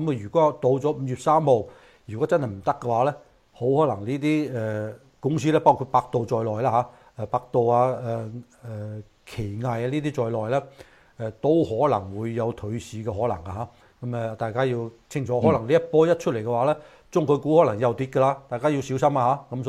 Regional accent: United States; 我哋美國人

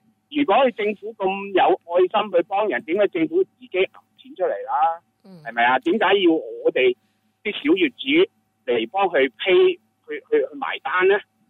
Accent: China; now in San Francisco, United States; 我哋系中国人，我哋移民过嚟嘅，

